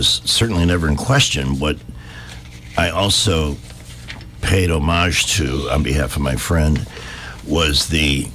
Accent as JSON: {"language": "English", "region": "Midwest", "country": "United States", "said": "I'm from the Midwest."}